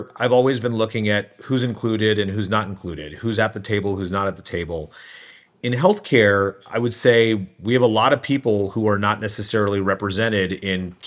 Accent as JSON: {"language": "English", "region": "New Jersey", "country": "United States", "tie": "born or raised there", "said": "I grew up as an Indian American in northern New Jersey, and as strange as it may sound today, there weren't a lot of us back then. There's obviously a lot of Indian Americans in New Jersey now."}